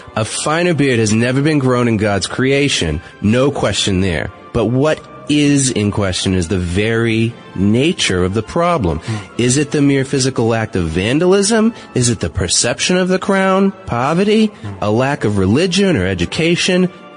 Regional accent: New England, United States; accent: New England; I'm from New England originally, most people probably don't notice that because I tried not to affect my accent on the air.

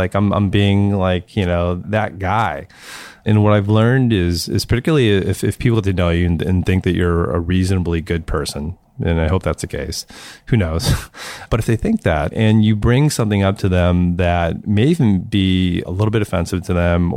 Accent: St. Louis, Missouri, United States; I grew up in St. Louis and people are just super nice and super friendly.

